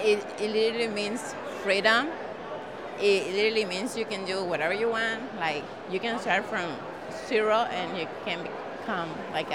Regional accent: Mexico; moved away as an adult; now in United States; I am from Mexico originally. And I came to babysit a kid like for 2 years.

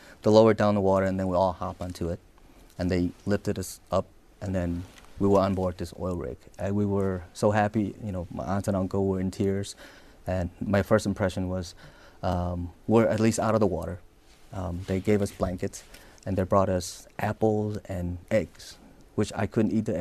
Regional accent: Vietnam; I've never had an apple growing up in Vietnam.

